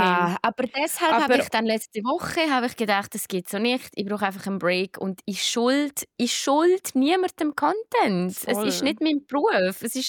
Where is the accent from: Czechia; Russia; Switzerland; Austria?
Switzerland; die meisten Collabs als Schweizer Creatorin kriegst du über irgendwelche Agenturen.